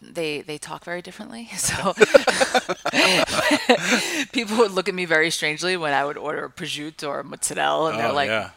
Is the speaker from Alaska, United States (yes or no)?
no; Five Towns, New York, United States; So I grew up in the Five Towns, which are right, these small little towns right by Kennedy Airport.